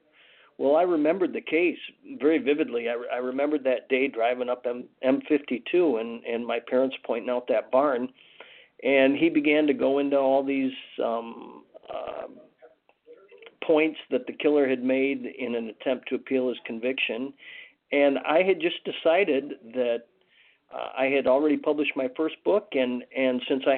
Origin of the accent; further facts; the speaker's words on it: Michigan, United States; I grew up in Ingham County, Michigan, in the 1960s, and we lived, I'm going to say probably 15 miles from Stockbridge, a small town in the southwest corner, the southeast corner of Ingham County.